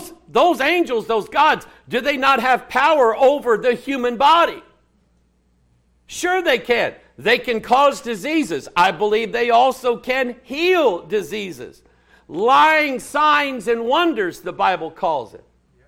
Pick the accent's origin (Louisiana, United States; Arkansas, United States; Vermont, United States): Arkansas, United States; Come on, I'm from Arkansas. I heard that one.